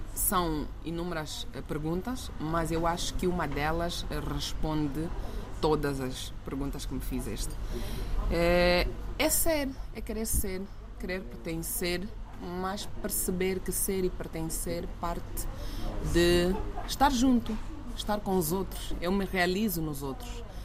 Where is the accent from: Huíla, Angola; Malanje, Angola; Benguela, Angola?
Huíla, Angola; Lubango; now in Luanda, Angola; Eu sou angolana, nascida na província da Huila, município do Lubango, e vivo ou vivi atualmente em Luanda nos últimos 18 anos. Mas sou da Huila, município